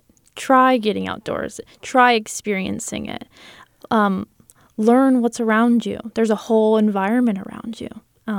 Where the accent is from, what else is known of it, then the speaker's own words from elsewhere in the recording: California, United States; Growing up on the Delta, I grew up around agriculture.